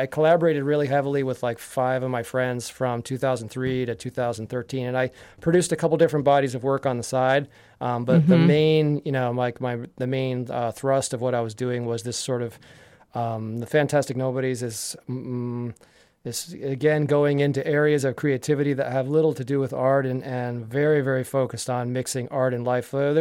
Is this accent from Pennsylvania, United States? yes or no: yes; Yardley, Pennsylvania, United States; I grew up in Yardley, Pennsylvania, which is one town over from the band … that I mentioned before.